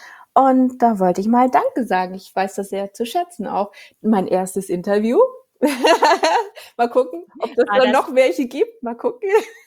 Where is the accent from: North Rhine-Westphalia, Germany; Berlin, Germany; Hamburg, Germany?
Hamburg, Germany; now in Munich, Germany; Also im Herzen bin ich Hamburger und im wahren Leben bin ich Münchnerin, weil es den Kindern gut tut.